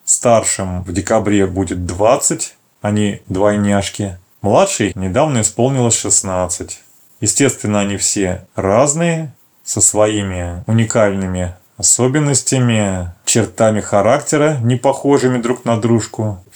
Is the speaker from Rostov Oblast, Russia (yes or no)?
no; Kazan, Tatarstan, Russia; Родился я в Казани, ходил в школу общеобразовательную.